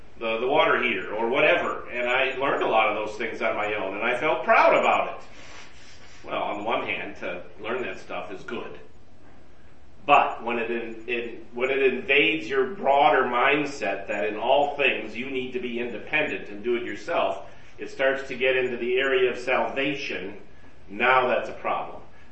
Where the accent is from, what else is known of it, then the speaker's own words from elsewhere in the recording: United States; maybe it's because I'm a man and I grew up in American culture